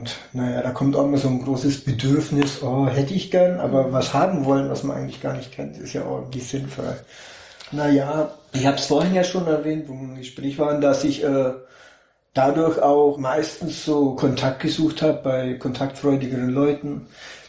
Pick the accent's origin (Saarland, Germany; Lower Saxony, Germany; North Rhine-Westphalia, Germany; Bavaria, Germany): Bavaria, Germany; Augsburg; born there; Ich bin in Augsburg geboren, 1972.